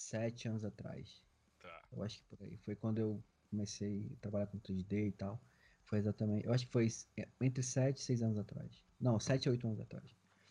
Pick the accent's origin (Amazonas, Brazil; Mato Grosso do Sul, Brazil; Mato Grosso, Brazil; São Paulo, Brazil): Amazonas, Brazil; Manaus; Então, Eloy, eu sou do Amazonas, né? Sou de Manaus, Amazonas, na região norte do Brasil.